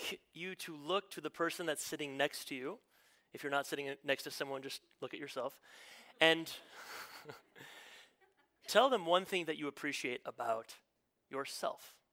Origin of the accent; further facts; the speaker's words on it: Midwest, United States; When I was a 13-year-old boy, I grew up in the Midwest.